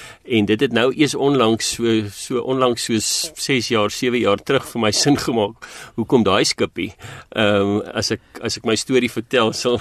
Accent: Germiston, Gauteng, South Africa; Ja, so ek het in Primrose Jermiston groot geword aan die Oosrand.

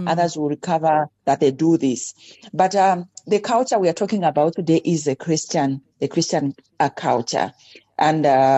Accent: Western Province, Zambia; I come from a culture where men wear skirts. I'm Lozi from Western Zambia. They wear skirts and it's called a siziba.

